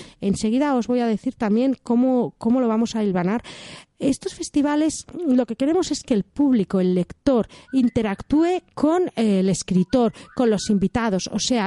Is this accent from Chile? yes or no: no; Germany; Spanish is a second language; yo, como alemana que soy, pues me recuerda muchísimo a Suiza, me recuerda muchísimo a Alemania, me recuerda, bueno, a mi casa, a mi tierra.